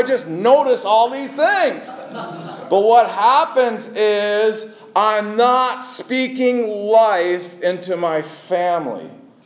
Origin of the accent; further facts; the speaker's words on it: Wisconsin, United States; I'm from Wisconsin and a Packer fan